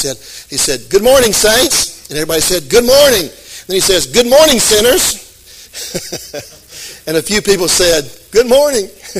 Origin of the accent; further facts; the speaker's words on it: Florence, United States; I grew up in Florence. I ate at Trowbridge's yesterday.